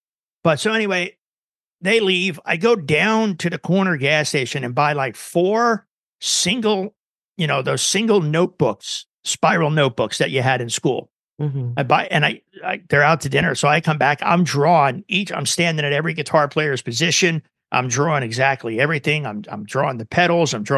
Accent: Jersey City, New Jersey, United States; also born or lived in Ridgefield; I was born in Jersey City, then moved to Ridgefield when I was like 11.

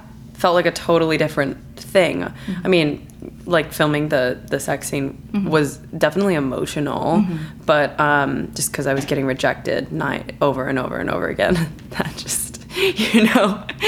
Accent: Claremont, California, United States; I'm originally from Claremont, California.

